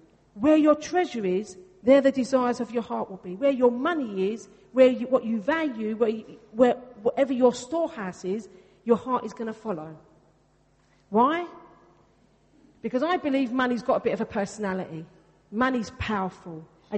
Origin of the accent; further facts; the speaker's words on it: Greece; first language Greek; English is a second language; I do speak Greek, actually. It's my first language. It's my most natural language. I don't get a chance to say it much.